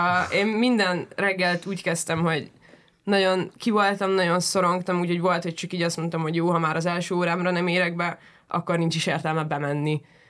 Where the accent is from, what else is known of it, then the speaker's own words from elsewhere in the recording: Budapest, Hungary; Igen, én pesti vagyok. Így belvárosi, 9 kár. Úgyhogy 9. kerületbe járok suliba.